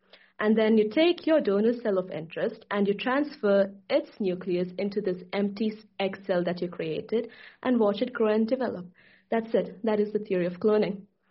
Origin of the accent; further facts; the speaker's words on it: Chikmagalur, Karnataka, India; So this is Chikmagalur, my hometown in India. It's India's largest producer of coffee. It is a very rural town